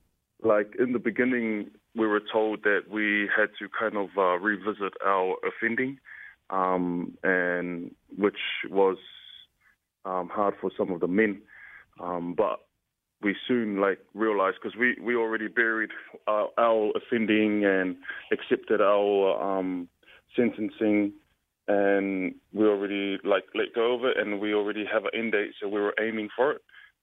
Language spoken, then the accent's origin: English; New Zealand; Born and raised in New Zealand. My parents are from Tonga.